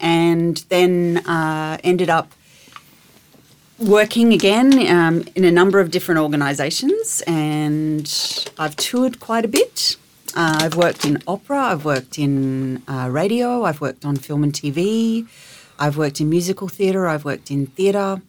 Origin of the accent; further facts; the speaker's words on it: Maryborough, Queensland, Australia; I lived in Maryborough. I grew up in Maryborough in Queensland, and there wasn't a whole lot of professional work in Maryborough